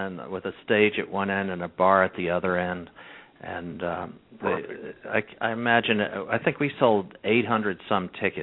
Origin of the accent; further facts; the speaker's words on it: the South, United States; accent: Southern; now in New York, United States; I moved to New York. And by the time I arrived in New York, I had lost my Southern accent.